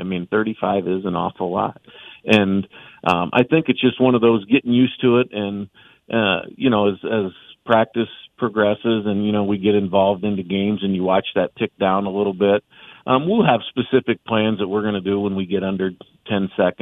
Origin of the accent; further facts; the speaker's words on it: Indiana, United States; I grew up in Indiana, and that basketball out there is kind of a controlled type of game.